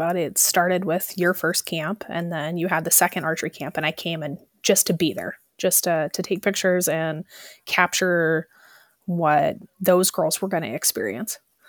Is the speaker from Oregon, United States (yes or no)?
yes; Oregon, United States; now in Montana, United States; Well, I moved to Montana 4 years ago. I'm originally from Oregon.